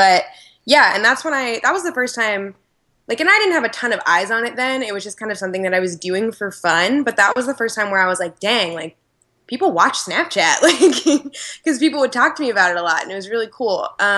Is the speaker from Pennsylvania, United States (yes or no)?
yes; Pennsylvania, United States; I did an internship in TV news for like a local news station in my hometown. It was News 8, WGAL.